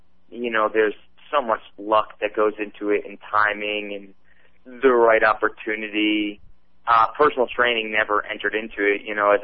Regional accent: New Jersey, United States; And my mom was, when we grew up in Jersey, my mom was a maid for a well-to-do family called the Mindells.

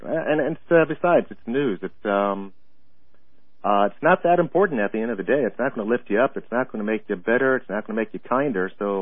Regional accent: Tallahassee, Florida, United States; I was from Tallahassee. I used to work for the Tallahassee Memorial Regional Hospital as a counselor, putting my way through graduate school.

